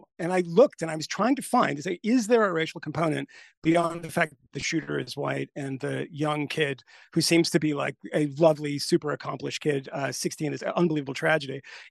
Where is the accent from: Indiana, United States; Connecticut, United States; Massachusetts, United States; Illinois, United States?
Connecticut, United States; you know, I'm from Connecticut.